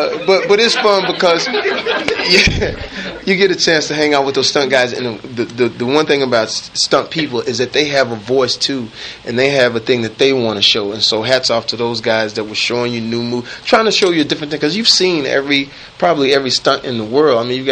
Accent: Texas, United States; You know, even growing up in Texas, I just thought it was black, whites, and Mexicans.

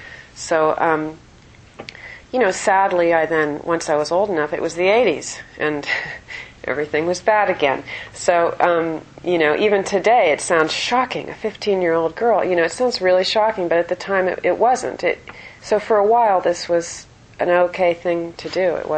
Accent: San Francisco, California, United States; I grew up in San Francisco in the 70s and the 60s

